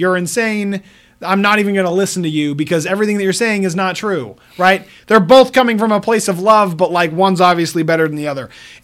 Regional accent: Utah, United States; He was from Liberty Hill, Texas, and I'm from Utah, right?

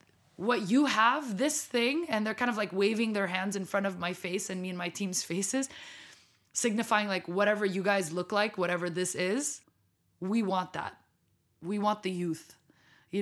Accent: France; I'm Lebanese and American and grew up and born and raised in France, mm-hmm, but I'm also Emirati.

